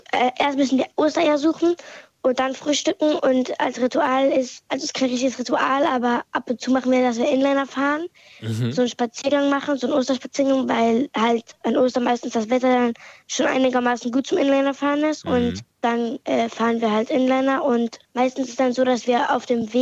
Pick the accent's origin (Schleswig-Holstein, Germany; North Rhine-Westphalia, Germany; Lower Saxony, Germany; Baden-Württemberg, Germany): Schleswig-Holstein, Germany; Kiel; Aus Kiel, aber ich bin gerade in Frankfurt.